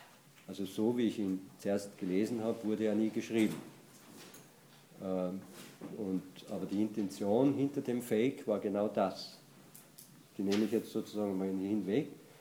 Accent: Salzburg, Austria; Also ich komme aus dem Pinzgau herkunftsmäßig, das ist eine ländliche Region in Österreich. Wir Pinzgauer sprechen die Dinge nicht aus.

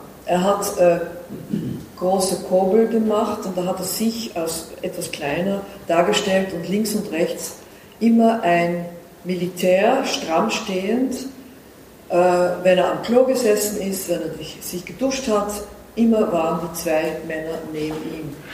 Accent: Netherlands; German is a second language; Also von Anfang an war ich Holländerin, bin ich Holländerin und meine Eltern auch. So, meine Mutter ist eine Vierteljüdin, ihr Vater war eine halber Jude.

